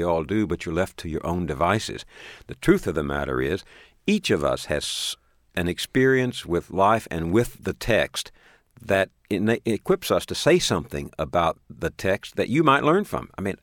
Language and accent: English; Texas, United States; I grew up a Baptist in East Texas.